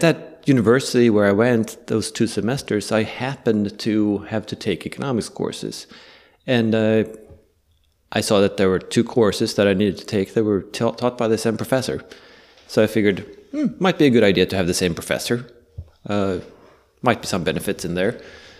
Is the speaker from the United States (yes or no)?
no; Sweden; So I guess the place and time to start for me is where I grew up in Sweden